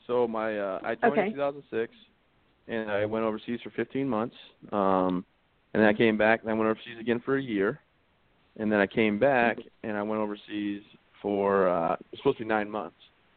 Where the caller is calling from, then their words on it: Maine, United States; You know, I'm calling from Maine. My wife and I reside up here in the great state of Maine, where she's originally from.